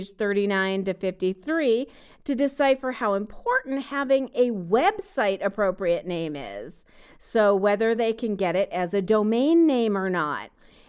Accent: New York, United States; As a New Yorker, I'm constantly trying to get my friends as excited about the name of our incredible anti-corruption attorney general candidate

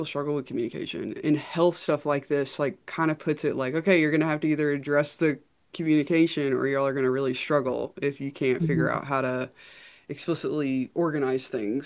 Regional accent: Southern United States, United States; I was raised in the South and in a Southern Baptist community

